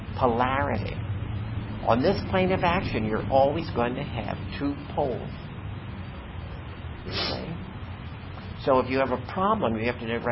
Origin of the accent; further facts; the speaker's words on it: Ireland; I have very thin skin, and I'm Irish, and I do not scar.